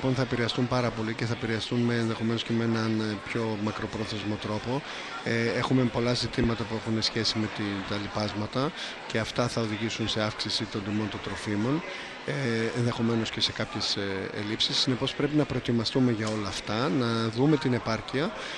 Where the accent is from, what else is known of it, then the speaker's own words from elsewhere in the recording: Central Greece, Greece; Εντός έδρας παίζω, είμαι από τη Φωκίδα.